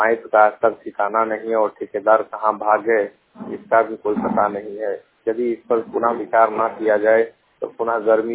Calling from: Taranali, Jharkhand, India; मंदरपुरा प्रखंड से तारानाली गांव से बोल रहा हूँ।

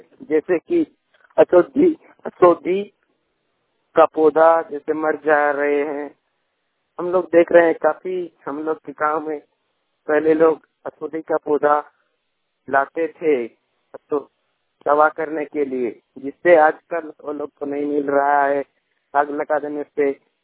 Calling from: Jamshedpur, Jharkhand, India; Panchayat Dandali, Block, Jamshedpur, East Bhumbhum, Jharkhand.

